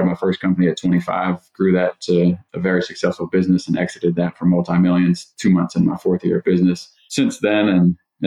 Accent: Pennsylvania, United States; moved away as an adult; I was born in Northeast Pennsylvania in the Pocono Mountains. Two very young parents. Raised me and my brother

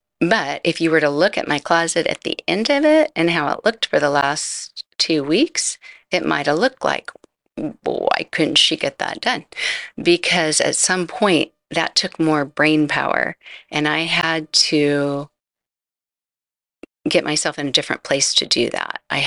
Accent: California, United States; And I'm from California. We're not used to tornadoes or hurricanes. We're used to earthquakes, floods, and fires.

